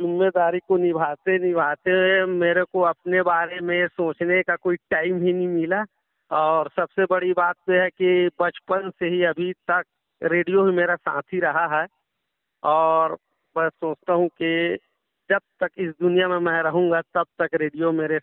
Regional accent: Chhattisgarh, India

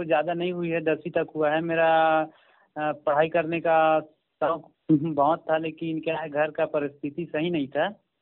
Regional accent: Madhya Pradesh, India; जी मैं ग्राम साहू टोला कनिया जिला बालाघाट मध्य प्रदेश का रहने वाला हूँ।

